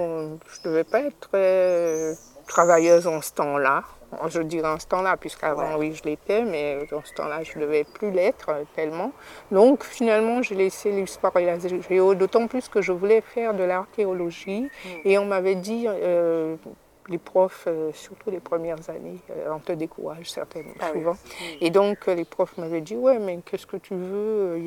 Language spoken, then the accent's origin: French; Guadeloupe; born there; Je suis née en Guadeloupe.